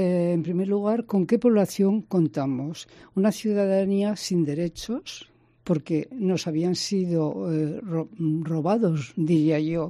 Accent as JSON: {"language": "Spanish", "country": "Spain", "moved": "yes", "said": "En el 1962, cerca del 63, tuve que salir de España a buscar trabajo. Era muy joven, la mayor de 8 hermanos, y tuve que ir a buscar trabajo a Francia, como tantos emigrantes."}